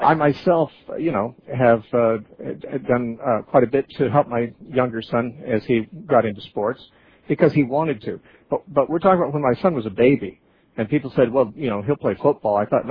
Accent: California, United States; moved away as an adult; also born or lived in Oregon / Idaho; now in Santa Cruz, United States; I grew up in California. I lived in Orange County and Santa Cruz until I was 30. And then I moved to Oregon, lived there for 16 years, and I lived in Idaho for about 3 or 4 years.

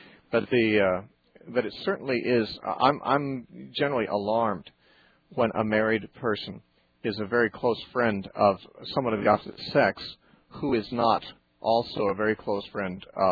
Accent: Santa Cruz, California, United States; Okay, next we're going to talk to Deborah from Santa Cruz, California, my hometown.

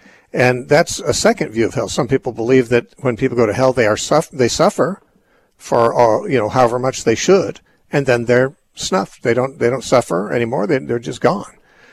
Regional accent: Covina, California, United States; from Covina, California, my hometown for many years.

